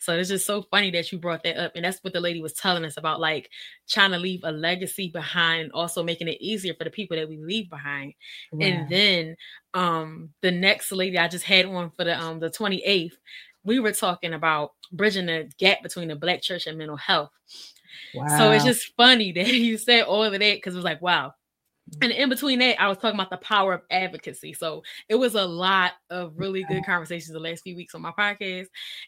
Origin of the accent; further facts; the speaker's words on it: Philadelphia, Pennsylvania, United States; I'm from Philly. I'm 35 years old.